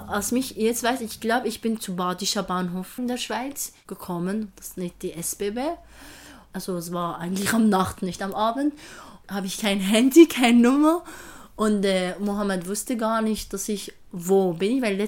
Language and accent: German; Syria; German is a second language; now in Germany; Da haben sie gewusst, dass ich aus Syrien bin und sind auch, die waren auch Kurden und ich auch.